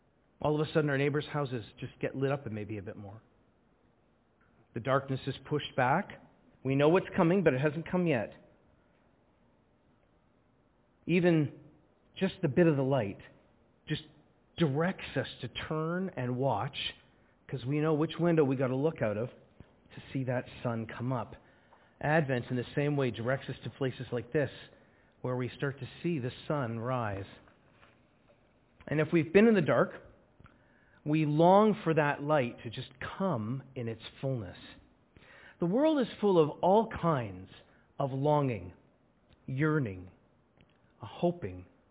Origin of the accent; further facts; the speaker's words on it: Scarborough, Ontario, Canada; I grew up in Scarborough. People played soccer because their mom made them play.